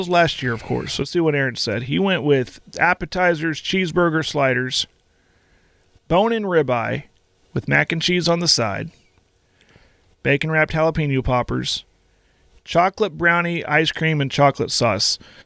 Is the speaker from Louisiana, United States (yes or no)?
no; Oklahoma, United States; okay, well, I'm from Western Oklahoma, you know.